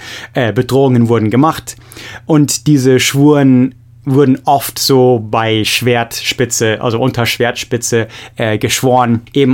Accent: Munich, Bavaria, Germany; Heinrich der Löwe, der Gründer, von wo ich aufgewachsen bin, der heutigen bayerischen Hauptstadt

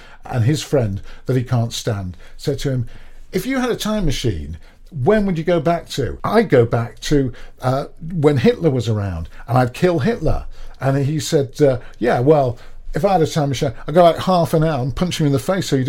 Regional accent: United Kingdom; he was trying to do small talk, because it's because we're British, and that's all we do. We do small talk all the time.

